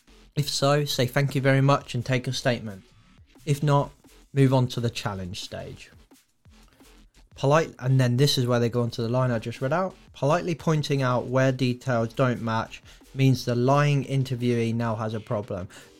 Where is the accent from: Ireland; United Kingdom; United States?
Ireland; I'm the Irish one in the middle who's just about to say, we've got ya.